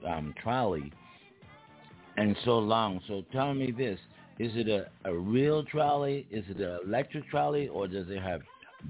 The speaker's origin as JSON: {"language": "English", "town": "Philadelphia", "region": "Pennsylvania", "country": "United States", "tie": "born or raised there", "said": "I mean, I grew up with those in Philadelphia, but they were kind of busy."}